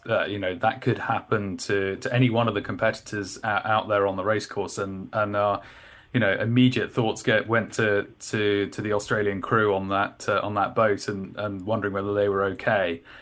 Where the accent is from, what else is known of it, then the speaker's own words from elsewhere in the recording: United Kingdom; because I am British